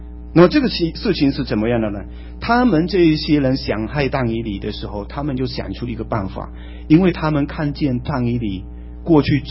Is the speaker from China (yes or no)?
no; Malaysia; 我们马来西亚